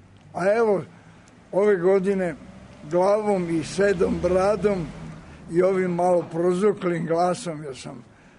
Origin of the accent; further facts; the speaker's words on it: Eastern Serbia, Serbia; jer sam rodom iz Timočke krajine